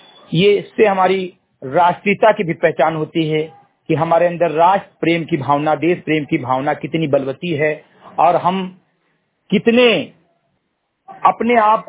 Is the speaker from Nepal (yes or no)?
no; Simri Katai, Uttar Pradesh, India; ग्राम सभा सिमरी कटई विकासखंड मेंथुआ जनपद बहराइच का मूल निवासी हूं